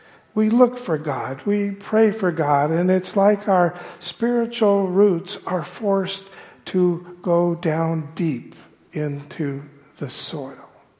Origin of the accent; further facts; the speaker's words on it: Santa Paula, California, United States; I grew up in Southern California, city of Santa Paula. And Santa Paula is a community where they grow lemons, oranges, avocados.